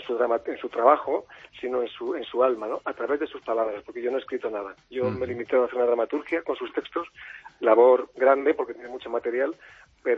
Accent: Andalusia, Spain; Yo con Lorca hacía muchos años que quería entrar como dramaturgo, como andaluz.

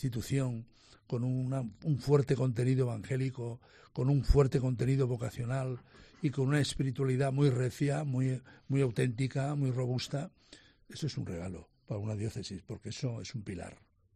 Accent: Benejúzar, Valencian Community, Spain; en Alicante, en nuestra tierra, de la mano de un sacerdote muy querido para mí, porque fue cura de mi pueblo, y ella también estuvo en mi pueblo, en Benajúzar

